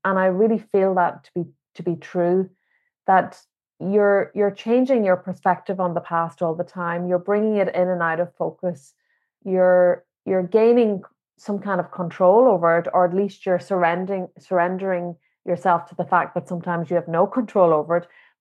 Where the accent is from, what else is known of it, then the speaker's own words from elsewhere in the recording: County Donegal, Ireland; first language Irish; coming from Donegal and also growing up in the Irish language